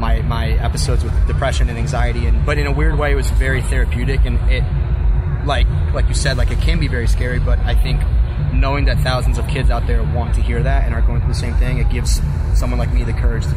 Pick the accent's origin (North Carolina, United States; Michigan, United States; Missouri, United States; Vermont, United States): Michigan, United States; Detroit; I'm from Detroit.